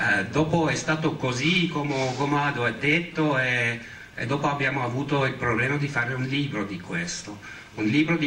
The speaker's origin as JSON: {"language": "Italian", "country": "Switzerland", "said": "È un po' un problema come svizzero che noi abbiamo fatto tante cose"}